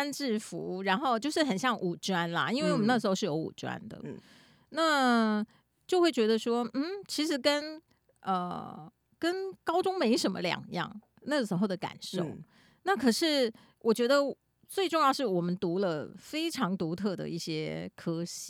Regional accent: Tainan, Taiwan; 其实坦白讲这个对于一个从南部上来我是台南人嘛

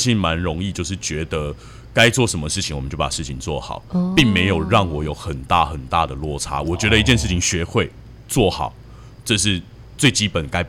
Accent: Hsinchu, Taiwan; 我新竹人，我是土生土长的新竹人

